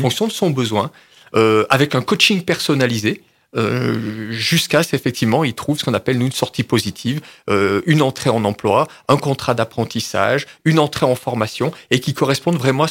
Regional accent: Auvergne-Rhône-Alpes, France; Alors juste, je ne suis pas niçois, hein. Ouais. Je suis auvergnat à l'origine

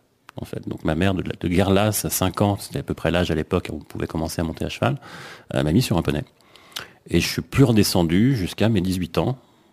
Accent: Voiron, Auvergne-Rhône-Alpes, France; also born or lived in Évian; Alors j'ai grandi en France. Alors pas en France voisine, j'ai grandi près de Grenoble, dans une ville qui s'appelle Voiron. En tout cas, la première partie de mon enfance, et puis après, effectivement, un peu plus près de la frontière suisse, où j'étais sur Évian.

